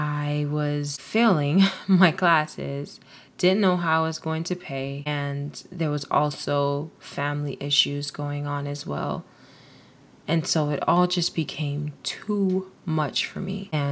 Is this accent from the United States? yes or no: yes; Delaware, United States; also born or lived in Florida; I was born in Florida, and around fifth grade, I moved to Delaware, which is where I am now. And I grew up a Christian.